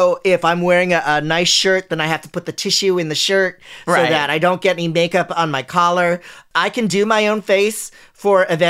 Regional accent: Philippines; I'm Filipino.

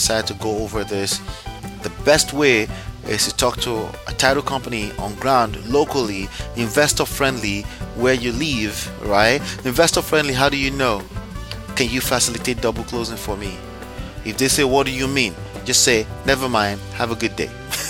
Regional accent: Texas, United States; born there; Okay. Well, I have two home states. I was born in Texas. I live in New Jersey. My home state is New Jersey.

